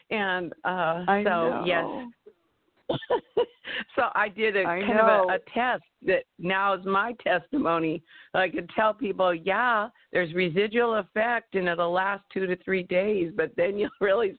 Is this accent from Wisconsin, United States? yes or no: no; Oregon, United States; I'm from Sia, Oregon